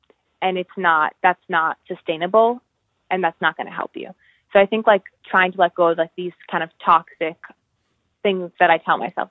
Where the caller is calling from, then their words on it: Albany, New York, United States; I'm calling in from Albany, New York. And I'm 16